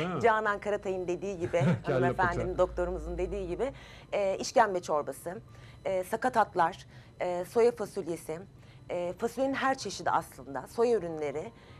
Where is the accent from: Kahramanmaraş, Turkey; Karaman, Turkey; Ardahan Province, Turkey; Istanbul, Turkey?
Kahramanmaraş, Turkey; born there; Kahramanmaraş doğumluyum ben.